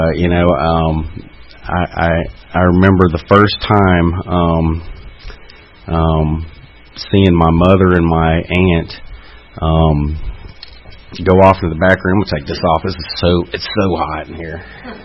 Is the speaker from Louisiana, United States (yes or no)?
yes; Denham Springs, Louisiana, United States; I grew up in Denham Springs. I was 6 years old, and my parents divorced.